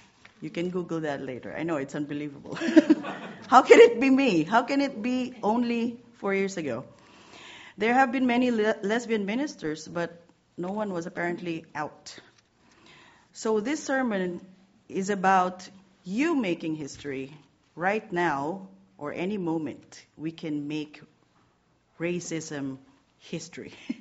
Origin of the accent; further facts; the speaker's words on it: Philippines; So I come from the Philippines, where you can find the only UU congregations outside the United States, all 28 of them.